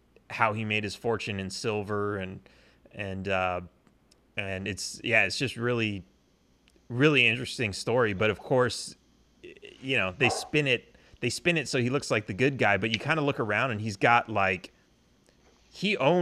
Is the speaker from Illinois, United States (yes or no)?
no; California, United States; So I grew up in California, and there's the Hearst Castle up on the yeah. coast